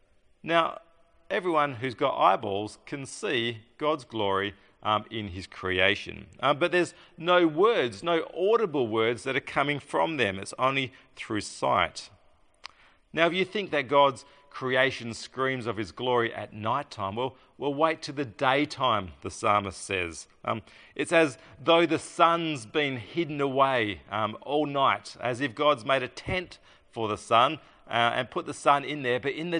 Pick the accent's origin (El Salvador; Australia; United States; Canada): Australia; Katanning, Western Australia; growing up in Katanning on a farm, we used to go at times on a warm night and lay on the lawn and look up at the sky